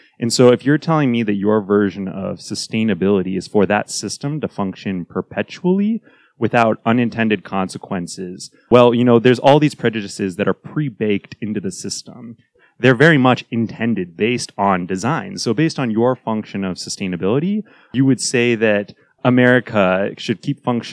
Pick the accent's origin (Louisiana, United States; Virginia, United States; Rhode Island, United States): Virginia, United States; now in Phoenix, United States; I'm from Virginia, so I grew up running on streets, but moving out here to Arizona, right in the middle of the desert here in Phoenix.